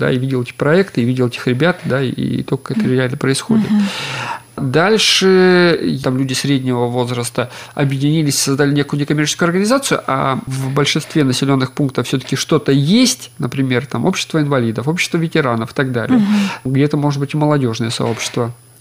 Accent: Kopyevo, Khakassia, Russia; now in Krasnoozernoe, Russia; я сейчас живу в Красноозерном, да, а сам я родом из Копьева, это Орджоникидзевский район, это самый север Хакасии.

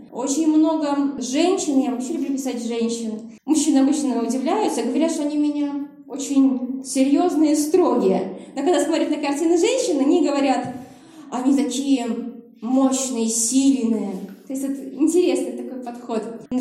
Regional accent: Belarus; Раньше у него были ключи от Ирия. Ирия, мы говорим, белорусы.

